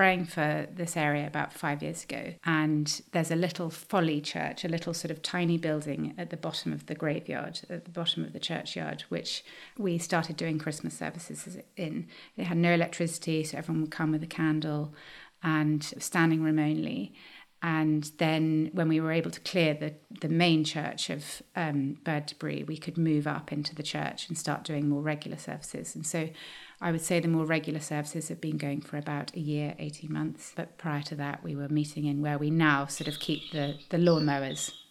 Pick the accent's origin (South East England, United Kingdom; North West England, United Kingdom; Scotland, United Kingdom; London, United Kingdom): London, United Kingdom; I grew up in London.